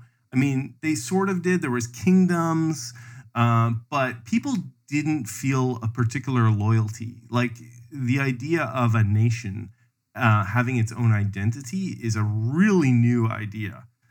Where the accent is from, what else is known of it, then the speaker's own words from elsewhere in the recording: Canada; now in United States; I'm Canadian, and when I came to the United States, there's a lot more visible images of patriotism all over the place.